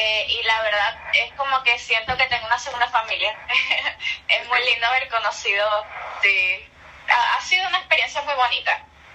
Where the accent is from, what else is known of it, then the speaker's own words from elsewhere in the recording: Maracaibo, Zulia, Venezuela; moved away; vengo de Maracaibo y allá lo consumen mucho